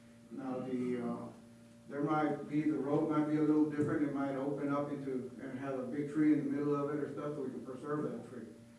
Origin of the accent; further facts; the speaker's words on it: Dallas, Texas, United States; I am from Dallas, Texas, getting up in age and stuff